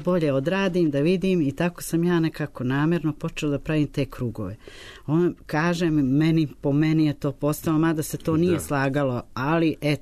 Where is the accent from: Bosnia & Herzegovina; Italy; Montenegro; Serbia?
Montenegro; Berane, Berane Municipality; moved away; kada sam došla iz malog mesta, iz Crne Gore, iz Berana, od tada se zvalo Ivangrad, nije Berane.